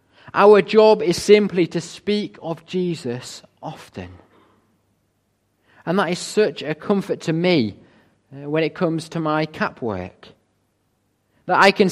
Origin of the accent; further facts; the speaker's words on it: Burton in Kendal, North West England, United Kingdom; I grew up in Burton in Kendal, and I went to the primary school there